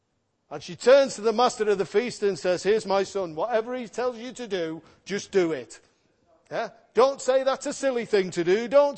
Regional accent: Liverpool, North West England, United Kingdom; but you know, I'm from Toxteth.

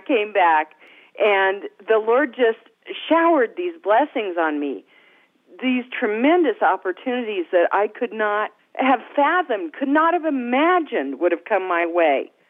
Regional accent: Laramie, Wyoming, United States; I played a child from Fatima in a parade in my hometown of Laramie

